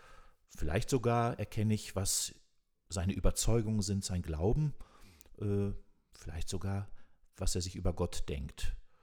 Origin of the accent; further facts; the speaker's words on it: Höxter, North Rhine-Westphalia, Germany; born there; ich bin in Höxter geboren, ganz in der Nähe